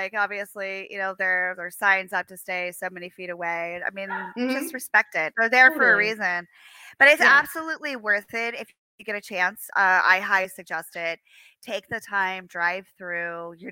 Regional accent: Pennsylvania, United States; I grew up in Pennsylvania. You know, the Appalachian Trail was like my backyard.

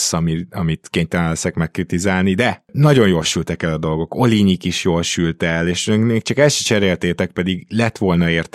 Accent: Budapest, Hungary; Az fontos tudni, hogy ugye én budapesti vagyok

